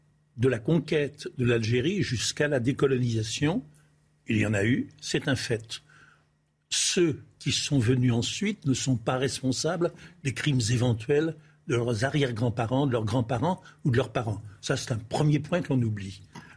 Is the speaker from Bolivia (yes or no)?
no; France; Moi, je suis français.